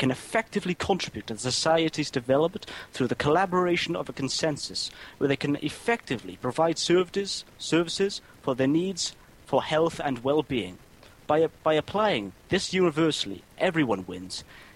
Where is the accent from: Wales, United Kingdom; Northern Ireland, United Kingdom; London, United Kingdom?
Wales, United Kingdom; I'm from Wales